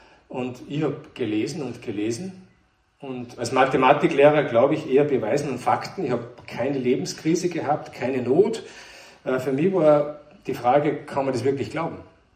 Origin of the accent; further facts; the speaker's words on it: Kuchl, Salzburg, Austria; Also ich bin aus Kuchl, ist ein wesentlicher Teil aus Kuchl. Ist ein sehr schöner Ort.